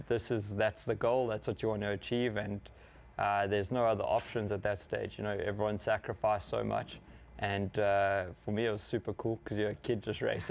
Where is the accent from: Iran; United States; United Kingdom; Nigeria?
United Kingdom; England; now in Andorra; there's not too many of us in Andorra that are sportsmen, and we're English